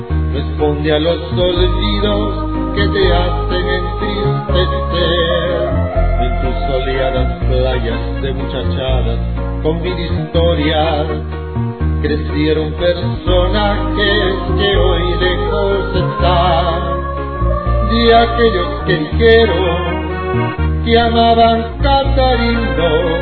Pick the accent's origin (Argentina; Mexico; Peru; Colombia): Peru; Islay, Arequipa; todos somos hermanos, pues somos de Isla.